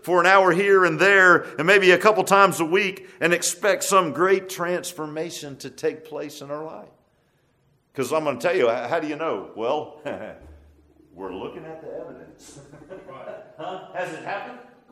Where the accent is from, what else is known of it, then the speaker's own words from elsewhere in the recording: Virginia Beach, Virginia, United States; I grew up in Virginia Beach and everything was flat.